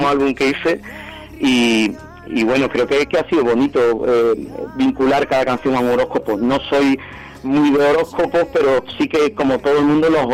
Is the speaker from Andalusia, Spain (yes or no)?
yes; Jerez, Andalusia, Spain; a mi tierra, sí. Jerez